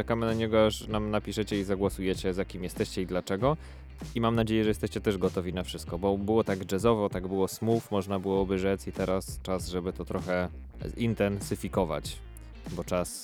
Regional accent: Łódź, Łódź Voivodeship, Poland; born there; Ja urodziłem się w Łodzi.

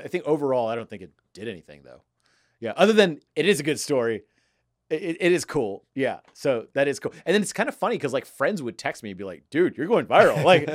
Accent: Houston, Texas, United States; and I grew up in Houston, so I knew all these companies.

